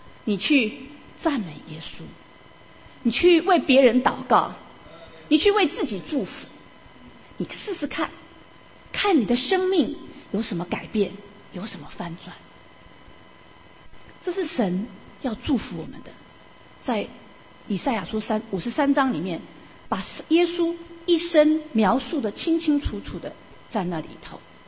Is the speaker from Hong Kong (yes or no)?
no; Taiwan; 你知道我们中国人，我们亚洲人，我们有很多不同的信仰的背景。我们以前在台湾的时候